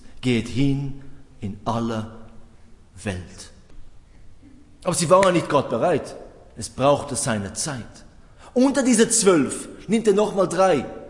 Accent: Switzerland; Ich weiß, bei uns in der Schweiz, 28 Grad, wunderbar, da gehen wir alle schwimmen, ja.

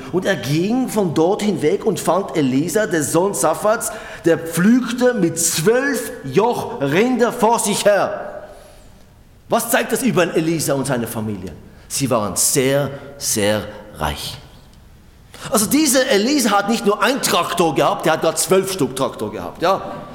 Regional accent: Switzerland; Wir als Schweizer würden sagen, Moment, so nicht, gibt es einen Plan?

